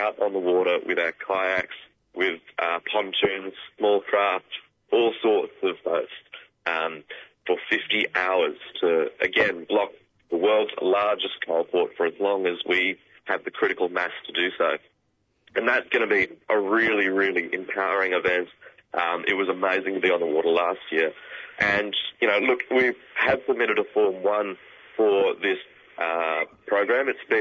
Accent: Newcastle, New South Wales, Australia; which is Newcastle Coal Port, my hometown, for 32 hours

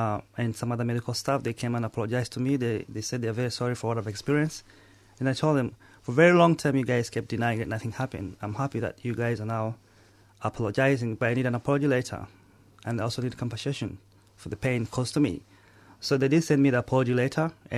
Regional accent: Uganda; now in Australia; I came to Australia in September of 2005. I came as a refugee from Uganda.

